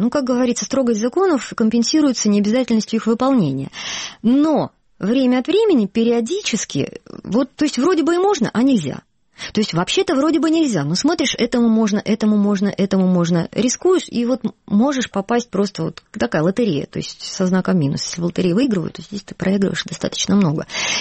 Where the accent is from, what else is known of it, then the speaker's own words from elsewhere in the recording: Crimea, Ukraine; когда мы приехали из Крыма, мы приехали под Киев